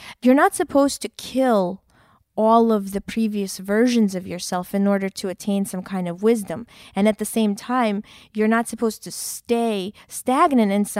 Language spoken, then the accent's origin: English; New York City, New York, United States; Well, I mean, as a New Yorker, it definitely does.